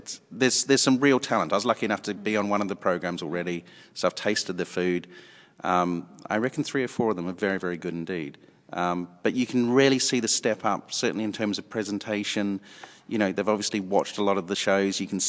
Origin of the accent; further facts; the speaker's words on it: New Zealand; now in London, United Kingdom; I'm a Kiwi. I've lived over here a long time